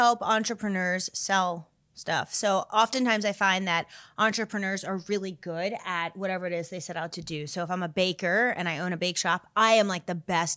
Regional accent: New Jersey, United States; New Jersey / New York. I don't know what exit.

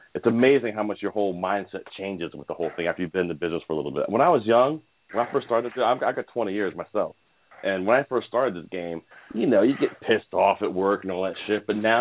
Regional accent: Northeast, United States; I'm a Northeast guy. I don't hold it in. I can't help it.

